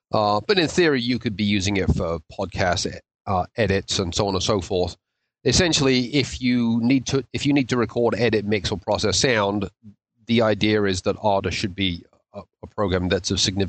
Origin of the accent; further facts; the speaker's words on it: London, United Kingdom; moved away as an adult; now in United States; I'm originally from London, but I've been in the States for about 20 years now.